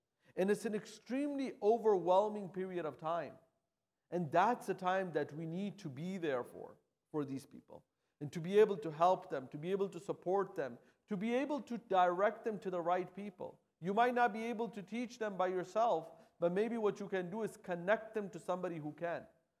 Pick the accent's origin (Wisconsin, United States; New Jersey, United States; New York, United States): New Jersey, United States; I was in New Jersey, that's my hometown, about a few months ago.